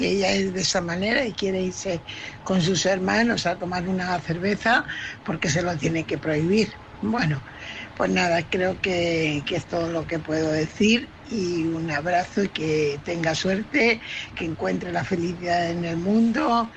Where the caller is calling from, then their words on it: Fuenlabrada, Community of Madrid, Spain; corresponsal de Fuenlabrada